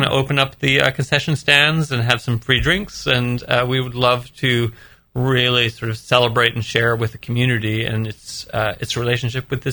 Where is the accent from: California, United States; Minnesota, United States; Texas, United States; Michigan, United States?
Michigan, United States; I grew up outside of Detroit, and those sort of blue-collar conversations are ones that my resume is pretty well filled with.